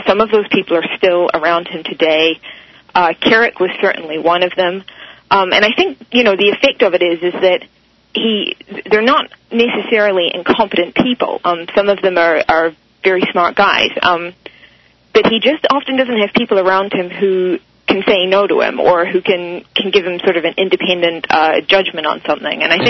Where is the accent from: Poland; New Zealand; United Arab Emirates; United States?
New Zealand; I'm a Kiwi, but I did actually live in New York for a couple of years.